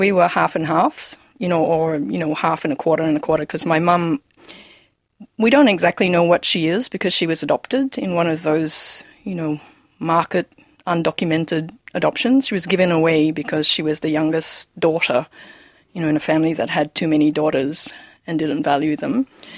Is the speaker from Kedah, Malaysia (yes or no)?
no; Kuala Lumpur, Malaysia; when I was growing up in Malaysia, we grew up in this really quite nondescript housing estate in a satellite city of Kuala Lumpur. And it was full of ticky-tacky houses that all looked the same, terrace houses.